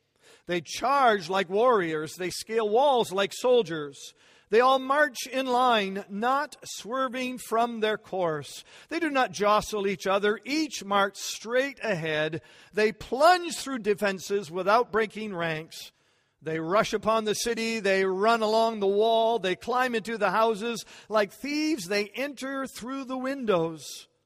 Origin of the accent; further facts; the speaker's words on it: Canada; I didn't either, and I'm even from Canada.